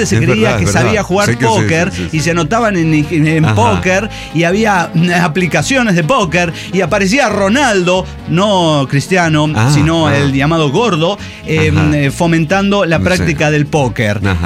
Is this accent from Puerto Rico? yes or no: no; Bolivia; como boliviano y latino celebré muy cañón esta victoria.